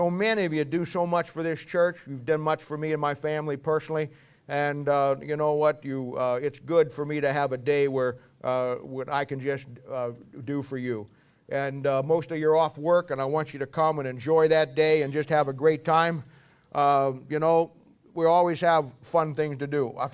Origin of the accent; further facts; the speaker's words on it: Ohio, United States; It takes me back to my childhood as I was growing up in Ohio.